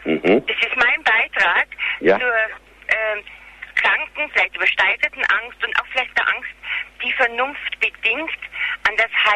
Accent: Munich, Bavaria, Germany; Ich rufe aus dem Handy im Auto an. Mhm.

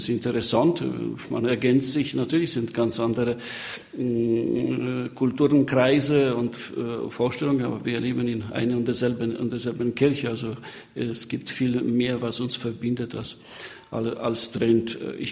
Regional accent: Pelplin, Pomeranian Voivodeship, Poland; German is a second language; now in Germany; Aber meine Heimatstadt ist Pelplin, etwas 40 Kilometer südlich, mit wunderbaren ehemaligen Zisterzienserkirche.

